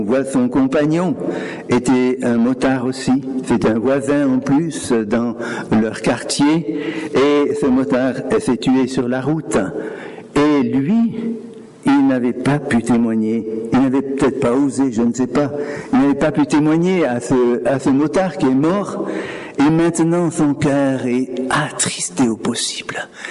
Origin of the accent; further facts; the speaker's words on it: Auvergne-Rhône-Alpes, France; Moi, je suis de l'Ardèche à l'origine.